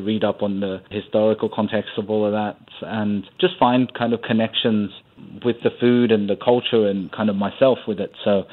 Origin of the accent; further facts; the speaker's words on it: Australia; also born or lived in Southeast Asia; So I think, you know, growing up in Australia, you kind of pigeonholed into, you know, something that you are. And I think growing up, it was Australian Chinese.